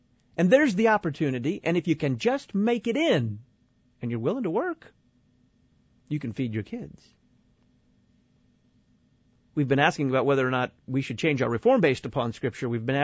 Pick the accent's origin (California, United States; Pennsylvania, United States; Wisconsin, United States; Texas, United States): Texas, United States; Dallas; I hail from Dallas, Texas.